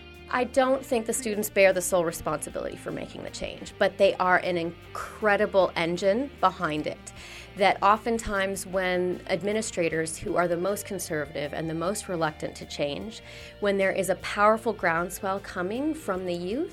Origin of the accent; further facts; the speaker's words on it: United States; So I moved to New York City because I'm from the States.